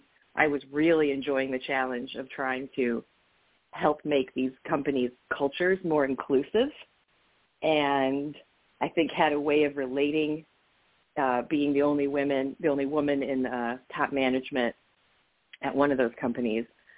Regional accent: Fort Wayne, Indiana, United States; I came back to my hometown of Fort Wayne, Indiana, which is about a 300,000 person city, the second largest in Indiana in the northeast corner of the state

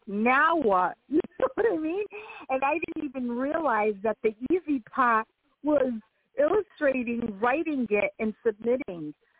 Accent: United States; first language Portuguese; English is a second language; I was born here in the USA, but my first language was Portuguese. My parents came over to this country, and they didn't know a word of English either.

